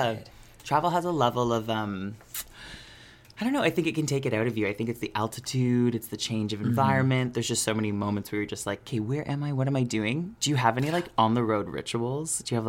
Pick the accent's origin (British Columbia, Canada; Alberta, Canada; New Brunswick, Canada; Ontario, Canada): Ontario, Canada; Peterborough; Did a show in Peterborough, or my hometown, for the first time since being on Canada's Drag Race.